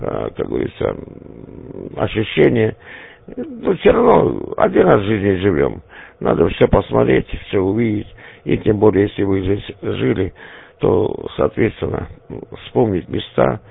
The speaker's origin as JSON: {"language": "Russian", "region": "Krasnodar Krai", "country": "Russia", "said": "А сам я с Кубани."}